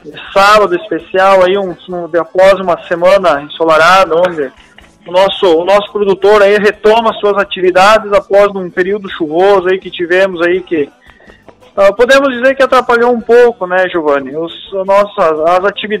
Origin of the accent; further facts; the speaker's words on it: Palmitinho, Rio Grande do Sul, Brazil; minha terra natal, eu, o município de Palmitinho, onde eu estabeleço a minha residência